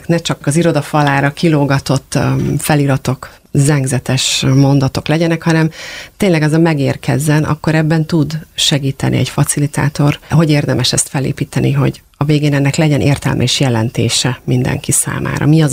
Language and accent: Hungarian; Hungary; Lehet, hogy nem jön annyira könnyen, mert magyarok vagyunk, mi egy picit távolságtartóak, nem vagyunk annyira direktek